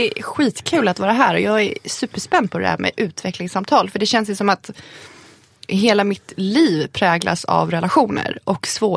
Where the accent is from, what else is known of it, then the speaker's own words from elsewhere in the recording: Sweden; I och med att jag är halv-halv, jag är väldigt tacksam för det. Men om någon frågar mig vart jag kommer ifrån så skulle jag nog fortfarande säga att jag är svensk. Ja. Jag är född här, jag har svenska samhället har format mig. Men det har såklart även mina rötter gjort.